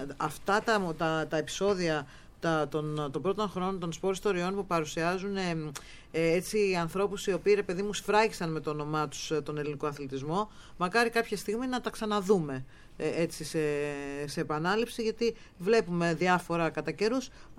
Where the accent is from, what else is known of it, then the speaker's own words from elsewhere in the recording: Karditsa, Thessaly, Greece; Ότι στην Καρδίτσα